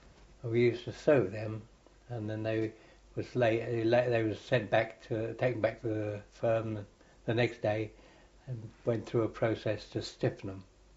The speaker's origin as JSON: {"language": "English", "region": "London", "country": "United Kingdom", "tie": "born or raised there", "said": "I was born in Brixton, and I was moved over from one place to another. As far as I can remember, my first, I was living at Upton Park. Then from Upton Park, we moved to Earlsfield."}